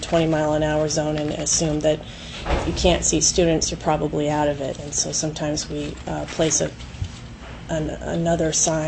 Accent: Anchorage, Alaska, United States; Yeah, I grew up in Anchorage.

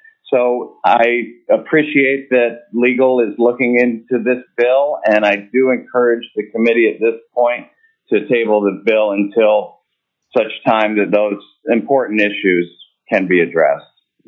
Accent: Denali Park, Alaska, United States; I am from Denali Park, Alaska, and I do serve on the local boundary commission.

